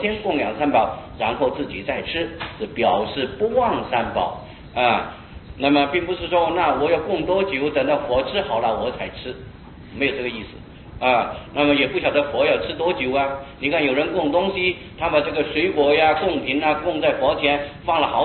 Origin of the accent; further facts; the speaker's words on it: Taiwan; 我们台湾人普通一般都是吃的米饭